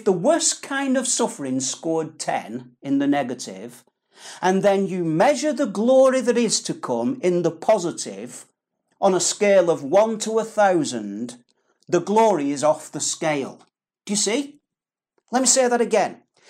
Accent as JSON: {"language": "English", "country": "United Kingdom", "said": "the truth is, you know, I'm a British man, you know"}